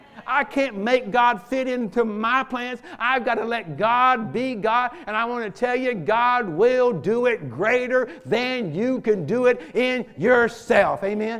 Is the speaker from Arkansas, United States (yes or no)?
yes; Arkansas, United States; I grew up in Arkansas, L.A., Lower Arkansas.